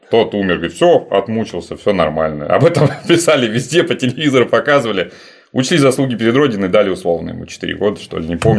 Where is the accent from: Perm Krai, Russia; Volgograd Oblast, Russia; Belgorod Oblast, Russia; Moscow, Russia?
Belgorod Oblast, Russia; Belgorod; Например, если по моему родному городу Белгороду, как у нас говорят